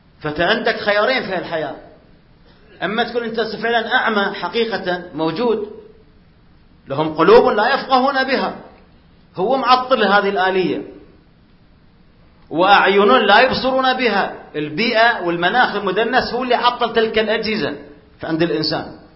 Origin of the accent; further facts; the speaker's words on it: Syria